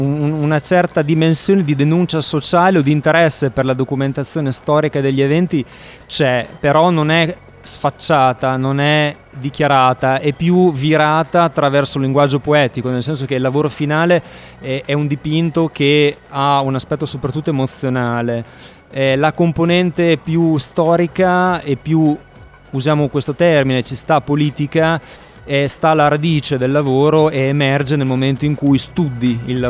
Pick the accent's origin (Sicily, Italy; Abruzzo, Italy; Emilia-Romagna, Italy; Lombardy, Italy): Emilia-Romagna, Italy; Modena; Io sono partito da Modena, dalla mia città